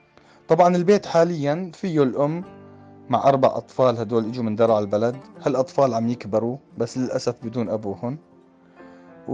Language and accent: Arabic; Daraa, Daraa Governorate, Syria; moved away as an adult; now in Saudi Arabia; قبل بداية الثورة بحوالي 5 شهور، هاي آخر مرة فت فيها على سوريا. طلعت من سوريا قبل بداية الثورة، سافرت على السعودية وبعدها ما رجعت